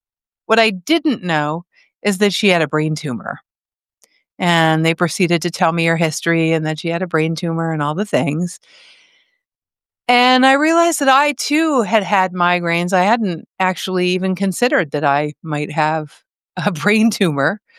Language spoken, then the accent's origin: English; Asheville, North Carolina, United States; Even the airport extended my car for no charge when I told them I was from Asheville.